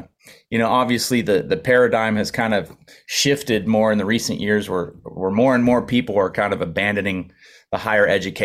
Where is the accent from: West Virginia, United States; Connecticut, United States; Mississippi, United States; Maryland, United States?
West Virginia, United States; also born or lived in Knoxville, United States; Yeah, born and raised in West Virginia, and then I moved to Knoxville, Tennessee, and ended up going to school there